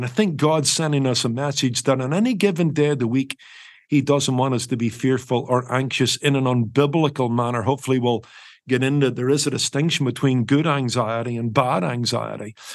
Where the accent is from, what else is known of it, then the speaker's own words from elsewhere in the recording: Belfast, Northern Ireland, United Kingdom; moved away; Maybe by accent alone, people might determine I'm not from the North America. I'm actually originally from Belfast in Northern Ireland, where I was born, came to Christ at the age of 16.